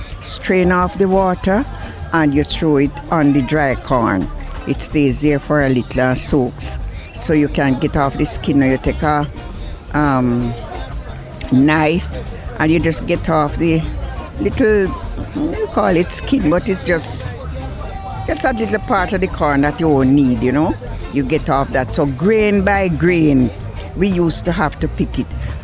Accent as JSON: {"language": "English", "region": "Saint Ann", "country": "Jamaica", "said": "I'm from St. Anne."}